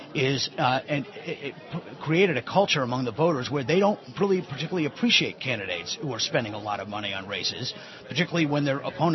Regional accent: Connecticut, United States; in my home state of Connecticut has been a home run.

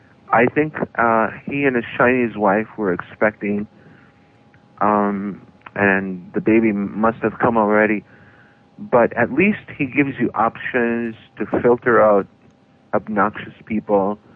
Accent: Brazil; moved away; I'm from Brazil, and I left in '79, and this happens every day.

